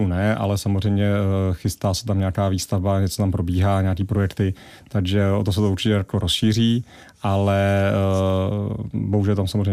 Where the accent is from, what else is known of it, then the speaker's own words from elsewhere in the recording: Dobřenice, Hradec Králové Region, Czechia; já pocházím z Dobřenic, žiju tam celý život, mám tam dům, takže nehodlám se nikam stěhovat